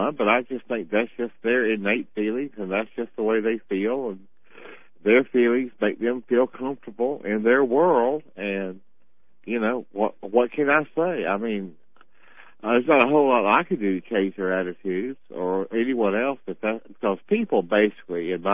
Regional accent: South Carolina, United States; I mean, I'm from South Carolina. I'm not a typical South Carolinian. And, you know, but I understand the mindset of the people in that part of our country, okay?

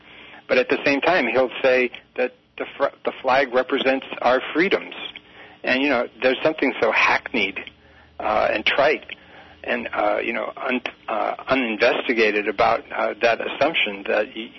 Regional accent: San Francisco, California, United States; I grew up in the San Francisco area, so my heart's with you.

